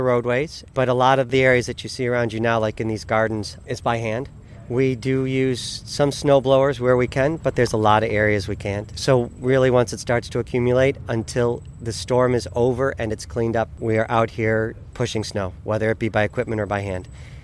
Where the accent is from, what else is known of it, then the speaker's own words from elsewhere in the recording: Michigan, United States; I'm from Michigan. I have no problem with snow removal.